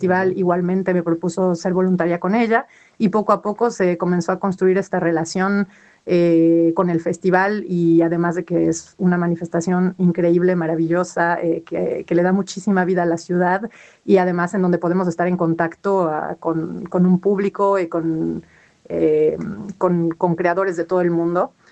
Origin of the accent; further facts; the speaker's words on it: Mexico; desde mi perspectiva como mexicana en este festival